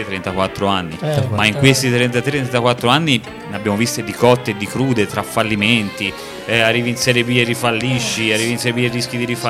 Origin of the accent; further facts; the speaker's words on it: Pisa, Tuscany, Italy; come insomma da pisano, insomma, bisogna essere anche fieri di poter dire una cosa del genere